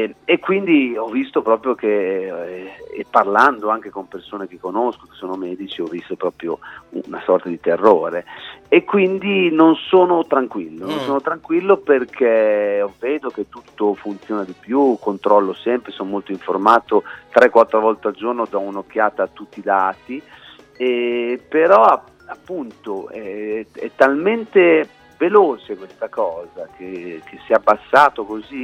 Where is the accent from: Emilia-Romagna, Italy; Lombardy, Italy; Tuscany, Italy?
Emilia-Romagna, Italy; Bologna; io sono proprio un vero fan uno perché sono di Bologna